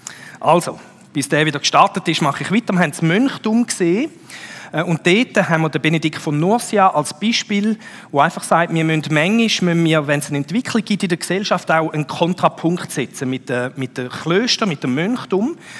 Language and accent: German; Switzerland; Das ist so ein bisschen wie, wenn wir als Schweizer würden sagen, Berg.